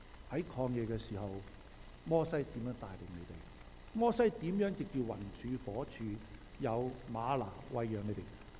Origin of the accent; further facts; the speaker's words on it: China; 因為對我哋中國人嚟講，幾人一排有乜關係啫？